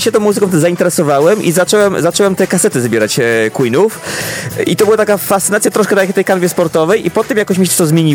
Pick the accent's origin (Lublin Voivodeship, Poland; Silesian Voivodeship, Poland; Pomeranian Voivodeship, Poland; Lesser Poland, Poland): Pomeranian Voivodeship, Poland; Lisewo Malborskie; also born or lived in Tczew; now in Bydgoszcz, Poland; A Lisewo-Malborskie to moja rodzinna miejscowość. Także Kociewie, Żuławy... I teraz Kaszuby.